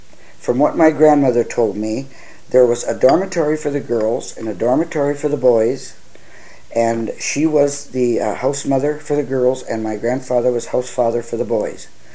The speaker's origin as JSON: {"language": "English", "town": "Tower", "region": "Minnesota", "country": "United States", "tie": "born or raised there", "said": "Yeah, I was born in Tower in 1924 in August. The eighth child, born on the eighth day of the eighth month."}